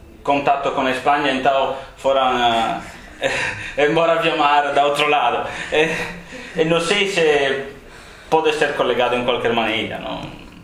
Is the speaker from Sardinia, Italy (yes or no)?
yes; Sardinia, Italy; Portuguese is a second language; now in Rome, Italy; Eu sou de Sardenha, mas estudo em Roma.